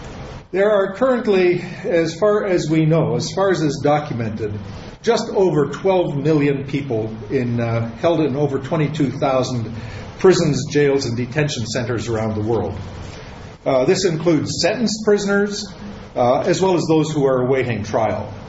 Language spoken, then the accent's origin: English; Alberta, Canada; I was born and raised in Alberta, somewhere near the mountains.